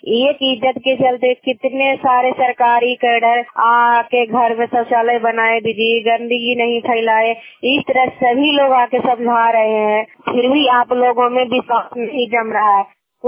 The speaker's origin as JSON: {"language": "Hindi", "town": "Gangta", "region": "Bihar", "country": "India", "said": "मैं गंगटा गांव की हूँ और बसनिया पंचायत हरनौत प्रखंड और जिला नालंदा का निवासी हूँ।"}